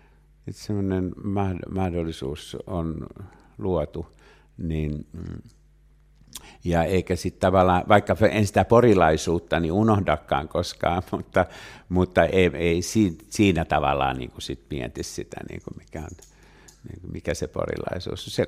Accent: Pori, Satakunta, Finland; joku porilaispoika yhtäkkiä pomppii täällä.

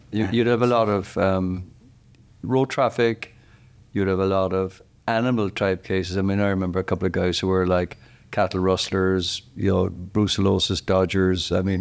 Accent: Cork, Munster, Ireland; I'm from Cork, Kilgrey Park, Magazine Road, not too far from Wissau UCC.

